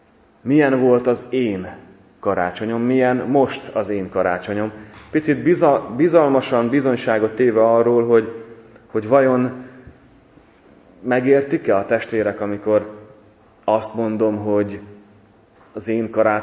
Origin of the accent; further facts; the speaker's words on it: Visk, Zakarpattia Oblast, Ukraine; Visk az, ahol talán még most is többségben van a magyarság. Ahol én születtem, ahol én gyerekkoromat töltöttem, felnevelkedtem, többségben van a magyarság